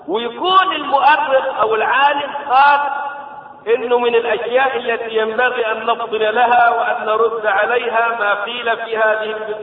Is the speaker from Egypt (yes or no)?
yes; Egypt; في معتقداتنا هنا وفي مناسباتنا ومواسمنا كمصريين